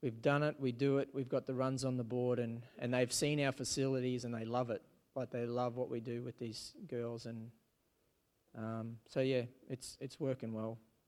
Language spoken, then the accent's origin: English; Australia; I'm a plumber from Australia